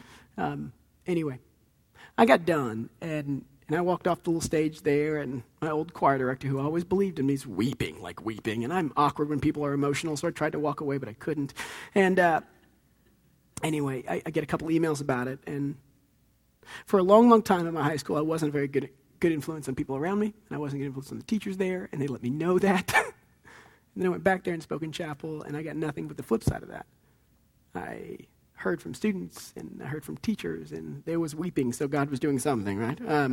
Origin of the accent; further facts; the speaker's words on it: Texas, United States; quit for football because I'm from Texas.